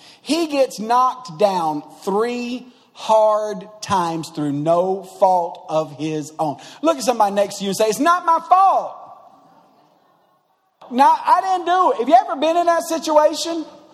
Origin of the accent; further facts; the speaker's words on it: Troy, United States; I'm from Troy, so I'm sure y'all live better than we do.